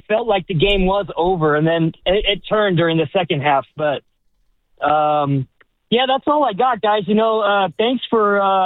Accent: Alameda, California, United States; I was born in 79 in Alameda amongst a whole lot of Raider fans.

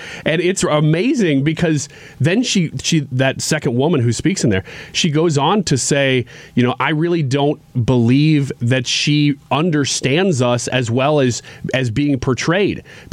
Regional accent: Midwest, United States; he's got me locked up as a Midwesterner.

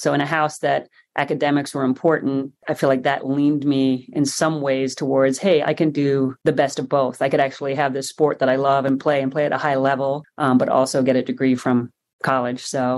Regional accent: Ireland; And some of it was just that being Irish, we're like, we're tough, you know, we're underdogs.

